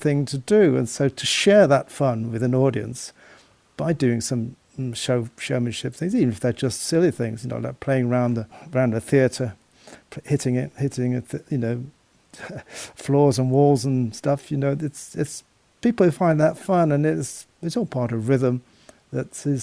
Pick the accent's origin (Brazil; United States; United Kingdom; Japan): United Kingdom; Birmingham, West Midlands; But I was lucky enough growing up in Birmingham to be friends with Bill Ward from … before they were famous.